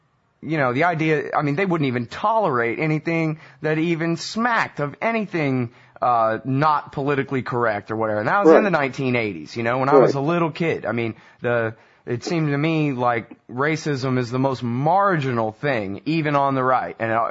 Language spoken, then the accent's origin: English; Austin, Texas, United States; now in Los Angeles, United States; Well, you know, I'm in Los Angeles now, but I grew up in Austin, Texas.